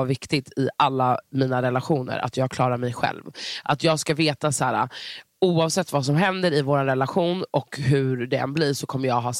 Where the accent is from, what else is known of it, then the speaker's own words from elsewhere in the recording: Stockholm, Stockholm County, Sweden; Alltså jag är så söder som man kan bli. Jag har bott i innerstan hela mitt liv.